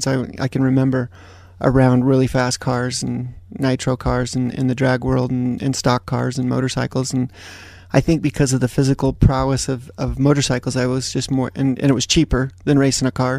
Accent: Cottonwood Heights, Utah, United States; also born or lived in California; No, I was in Cottonwood Heights. I went to Brighton High School. So yeah, it's I think once you grow up here, it's hard to leave. We were in California for 7 years, but came back.

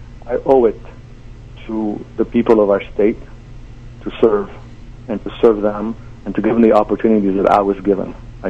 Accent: Lebanon; now in United States; my mass services when I was growing up in Lebanon. I'm Catholic

